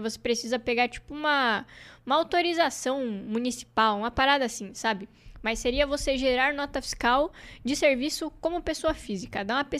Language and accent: Portuguese; Mossoró, Rio Grande do Norte, Brazil; Sou de Mossoró e queria ver se aqui tem também.